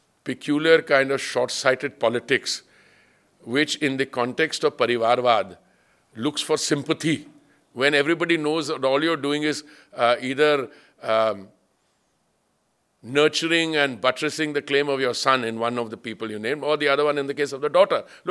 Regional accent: Delhi, India; I am one of those who's been a very proud Sikh. I was born and brought up in Delhi.

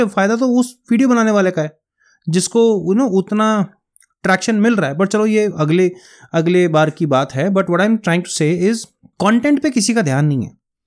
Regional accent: Punjab, India; अब जैसे I am a north Indian, मैं पंजाबी हूँ

